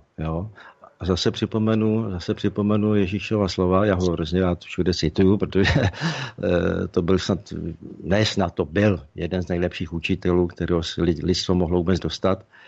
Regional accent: Ústí nad Labem Region, Czechia; první setkání posluchačů, ubuntáků tady u nás ve Šluknovském výběžku, bylo to moc nádherné

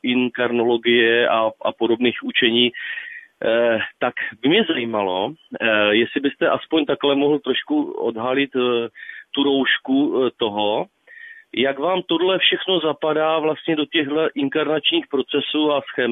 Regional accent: North Moravia, Czechia; tak jsme tady rodáci ze Severní Moravy

